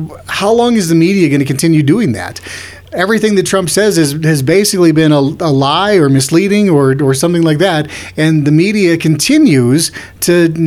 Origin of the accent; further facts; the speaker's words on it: United States; Because I'm an American. And Americans don't care if they sound stupid.